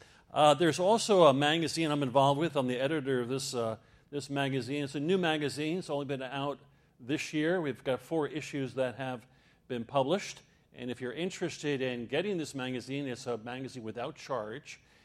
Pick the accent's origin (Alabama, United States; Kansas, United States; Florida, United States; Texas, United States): Florida, United States; Land O'Lakes; We come from Land O'Lakes, Florida. No, not Land O'Lakes, Wisconsin.